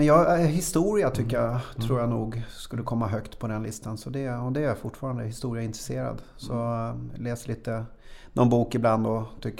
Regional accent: Tyresö, Stockholm County, Sweden; Ja, jag föddes i Tyresö och så flyttade till Östbergahöjden under några år. Sen flyttade vi tillbaka när jag gick i 3:an har jag för mig att det var.

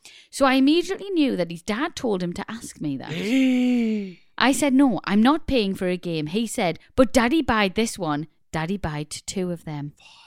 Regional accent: New Zealand; Love your podcast, and I'm from New Zealand.

